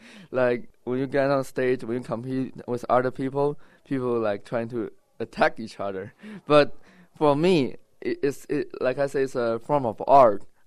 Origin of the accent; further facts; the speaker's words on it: Guangdong, China; English is a second language; now in United States; Yes, I'm from China, the southern part of China, and it's right beside a city called Hong Kong.